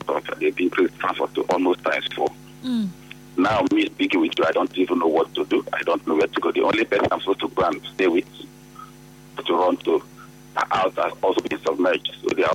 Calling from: Opolo, Bayelsa, Nigeria; I'm calling from Opolo.

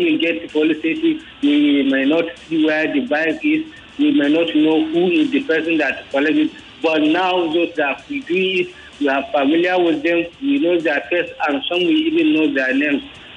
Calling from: Yaba, Lagos, Nigeria; I'm calling from Sabo Yaba.

